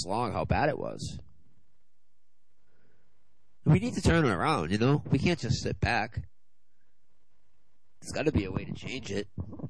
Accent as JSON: {"language": "English", "country": "United States", "said": "First thing I do is apologize for being American and for what our country does to people."}